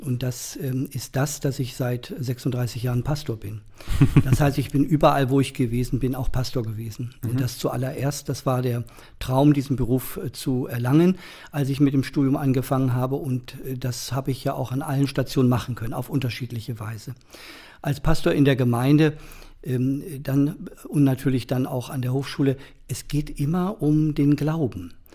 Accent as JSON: {"language": "German", "town": "Bergen", "region": "Lower Saxony", "country": "Germany", "tie": "born or raised there", "said": "In Bergen bei Celle. Oder wir würden auch sagen können Bergen-Belsen. Dann ist es die dunkle Seite der Geschichte, die da auch mit zusammenhängt, wo ich geboren bin und aufgewachsen bin und von wo aus ich dann in Celle zunächst eine Lehre"}